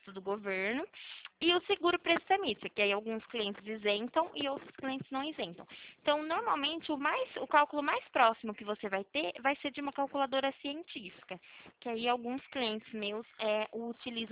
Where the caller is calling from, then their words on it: São Paulo, Brazil; Eu falo do estado de São Paulo, né?